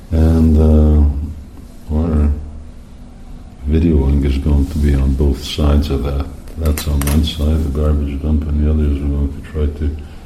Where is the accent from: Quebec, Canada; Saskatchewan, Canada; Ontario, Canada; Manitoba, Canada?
Quebec, Canada; Montreal; also born or lived in Hungary; of course I'm from Hungary, but I grew up in Montreal, which is on the other side of the country